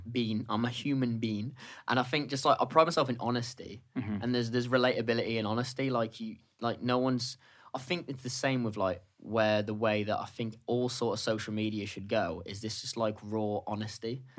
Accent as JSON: {"language": "English", "town": "Telford", "region": "West Midlands", "country": "United Kingdom", "said": "I'm from Telford."}